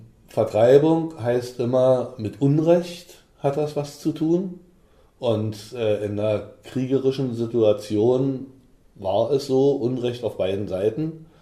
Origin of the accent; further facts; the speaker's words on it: Berlin, Germany; also ich bin gebürtiger Berliner und bezeichne das als meine Heimat